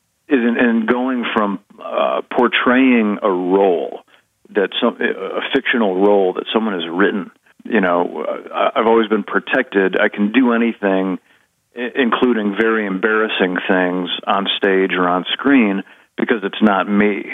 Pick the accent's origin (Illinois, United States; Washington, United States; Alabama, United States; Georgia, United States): Illinois, United States; Minooka; It began for me in the Catholic Church in my hometown of Minooka, Illinois.